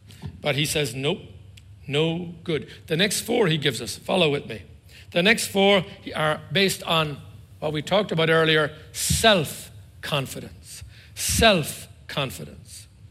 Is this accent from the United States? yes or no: no; Ireland; The island I came from Ireland. And I saw people back there carry beads in one hand and an Armalite rifle in another.